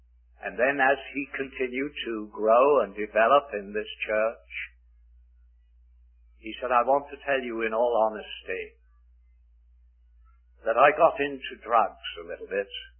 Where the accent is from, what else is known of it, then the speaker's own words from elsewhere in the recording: Canada; See, I come from Canada and I can speak of what I see there.